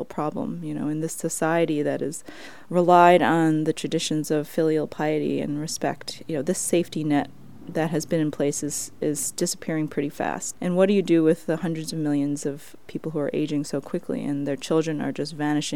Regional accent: New York, United States; born there; though I was born in New York

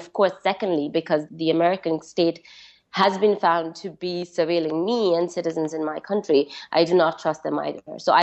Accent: Pakistan; As a Pakistani, as a green passport holder, as a woman with a brown skin

